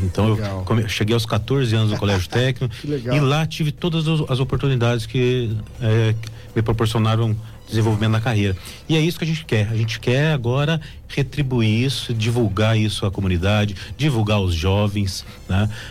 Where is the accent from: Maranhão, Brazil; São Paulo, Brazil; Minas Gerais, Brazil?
Minas Gerais, Brazil; Liberdade; Não, eu sou aqui do sul de Minas.